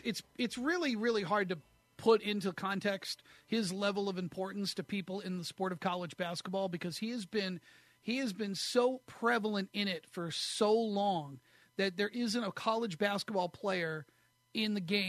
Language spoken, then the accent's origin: English; Northeast, United States; I know Bryant. I'm from the Northeast, so I know Bryant College.